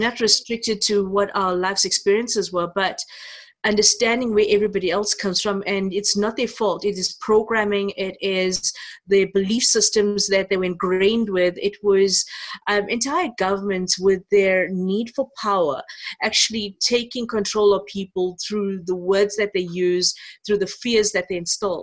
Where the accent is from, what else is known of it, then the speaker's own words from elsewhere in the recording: South Africa; I'm of Indian descent, but I'm the fourth generation Indian, never been to India, mm-hmm. born in South Africa, acclimatized through the entire apartheid system and the segregation of communities in this country